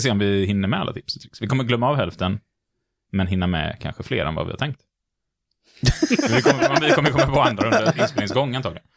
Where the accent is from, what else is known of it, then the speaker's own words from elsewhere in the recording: Gothenburg, Västra Götaland County, Sweden; Vi är lite göteborgare vi nämligen.